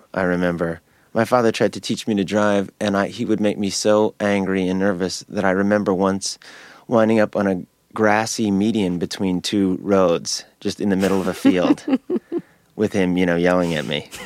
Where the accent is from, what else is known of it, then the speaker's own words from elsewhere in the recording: New York City, New York, United States; I grew up in the Village, you know, it was my, I loved it. I loved Washington Square Park